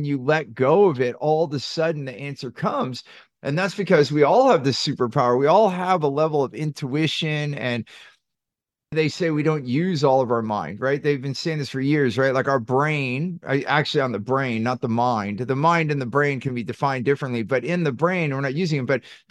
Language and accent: English; Silicon Valley, California, United States; So I grew up in Silicon Valley.